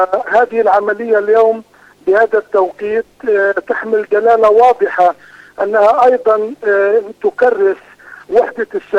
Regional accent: Palestine; لذلك اليوم نؤكد نحن كفلسطينيين

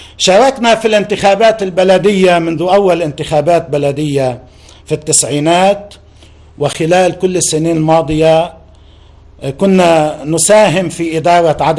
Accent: Lebanon; من داخل الإطار يجب أن نعمل جميعا كلبنانيين

